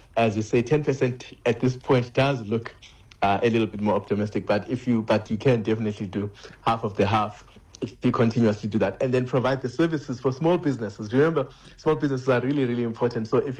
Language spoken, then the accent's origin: English; Western Cape, South Africa; I mean, I grew up in the Western Cape